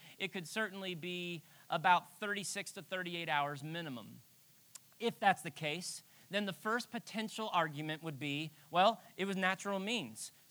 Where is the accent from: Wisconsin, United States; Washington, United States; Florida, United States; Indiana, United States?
Florida, United States; I grew up in South Florida, and we'd be in the ocean all day.